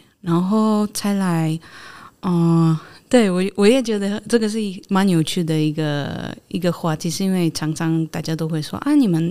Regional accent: Poland; Chinese is a second language; 大家好，我是来自波兰的

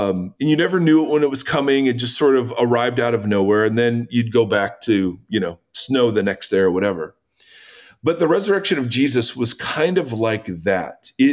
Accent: Ohio, United States; it's kind of like in Ohio, when I grew up in Ohio, there would always be this random spring day in February

